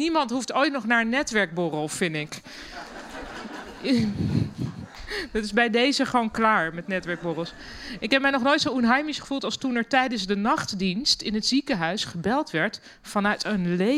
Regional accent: Germany; Dutch is a second language; now in Netherlands

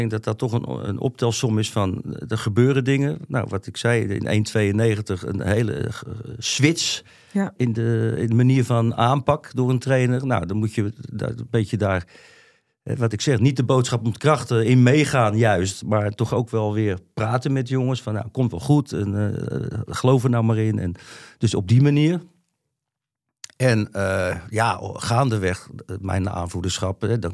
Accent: Zeeland, Netherlands; Kijk, ik kom uit Zeeland. Ik ben een bleu jongetje.

